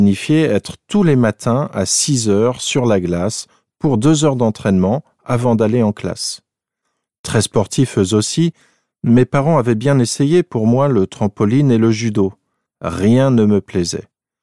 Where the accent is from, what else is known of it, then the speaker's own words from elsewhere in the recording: Clermont-Ferrand, Auvergne-Rhône-Alpes, France; Nous venons tous les deux de Clermont-Ferrand.